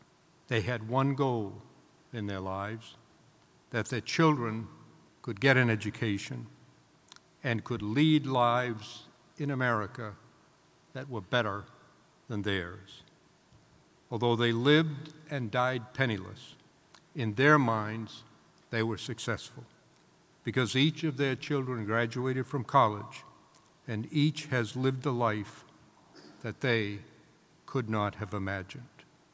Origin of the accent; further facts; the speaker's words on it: United States; I am an American, deeply proud of my country, and I always will be.